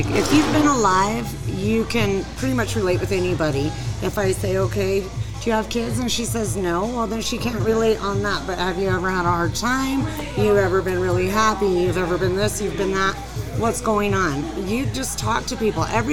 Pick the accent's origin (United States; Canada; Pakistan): United States; Farmington; I'm from Farmington. … I'm 45 years old. I have two children.